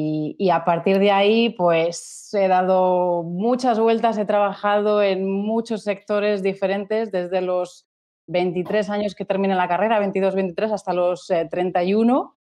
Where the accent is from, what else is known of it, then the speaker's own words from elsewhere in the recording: Spain; now in Gozo, Malta; Soy española, pero vivo en Gozo, en Malta.